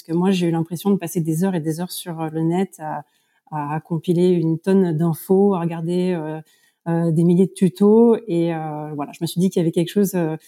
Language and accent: French; Paris, Île-de-France, France; j'ai grandi en ville à Paris, et j'étais plutôt la fille qui faisait crever toutes les plantes vertes.